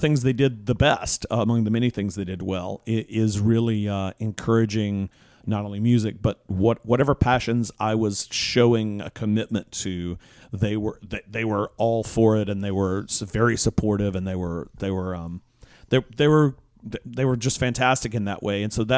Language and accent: English; Macon, Georgia, United States; I grew up in a relatively small southern town in the 70s. You know, I was born in 68.